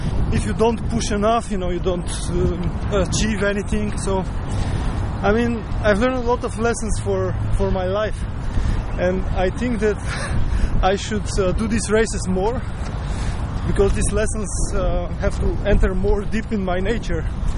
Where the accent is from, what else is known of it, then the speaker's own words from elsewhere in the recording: Bulgaria; English is a second language; I'm from Bulgaria.